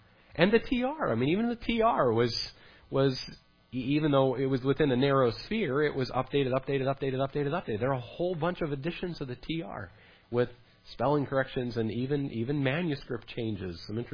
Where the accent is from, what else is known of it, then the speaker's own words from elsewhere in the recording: Idaho, United States; This is at a place in my hometown, a wonderfully known, named North Tourist Park. We're very clever up there in Idaho. I drove by this hundreds, thousands of times when I was a kid.